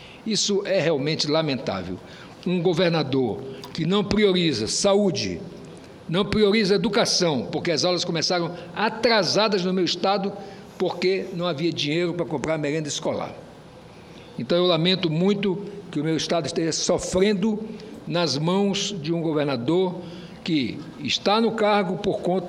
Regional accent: Roraima, Brazil; Eu lamento muito, como roraimense e como representante do meu povo

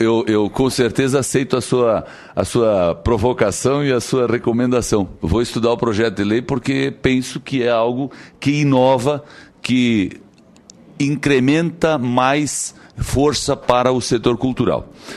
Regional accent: Santa Catarina, Brazil; Eu sou de Santa Catarina, ministra

